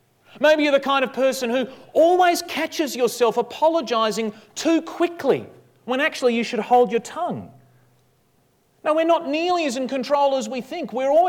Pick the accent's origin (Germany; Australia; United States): Australia; I'm sort of ashamed as an Aussie bloke to say that I even know about this film